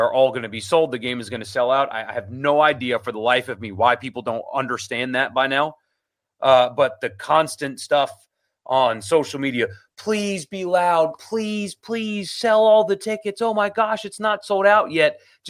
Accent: South Carolina, United States; She covers South Carolina for the Greenville News, which is my hometown paper where I grew up in upstate South Carolina.

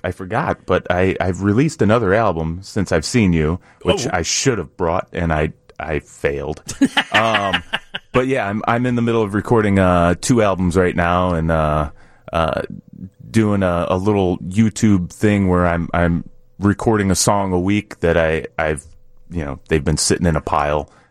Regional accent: Aurora, Illinois, United States; I'm from Aurora.

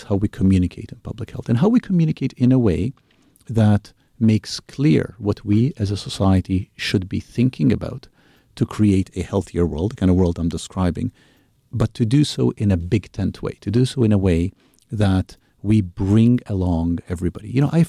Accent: Malta; moved away as an adult; I'm from Malta originally. I was born and raised in Malta, which is, for anybody who doesn't know Malta, it's a small island, Mediterranean.

